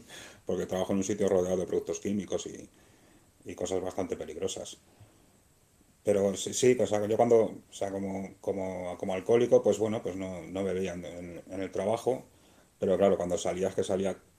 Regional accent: Soria, Castile and León, Spain; La primera borrachera me la cogí en mi pueblo, en Soria. Y no sé, tendría yo borrachera, pues tendría 15 o 16 años.

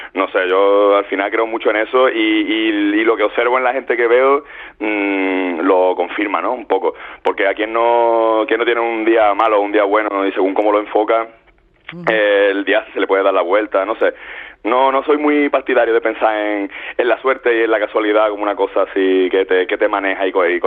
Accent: Málaga, Andalusia, Spain; si tengo dos músicas de raíz clara es un poco el flamenco, porque soy de Málaga.

